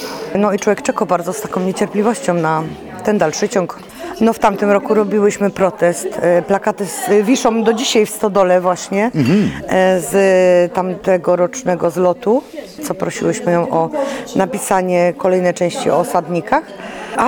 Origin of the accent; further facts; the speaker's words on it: Silesian Voivodeship, Poland; Ja przyjechałam ze Śląska.